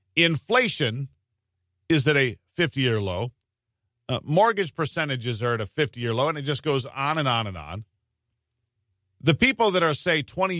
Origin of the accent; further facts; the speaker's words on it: United States; born there; I wasn't born somewhere else. I was born here.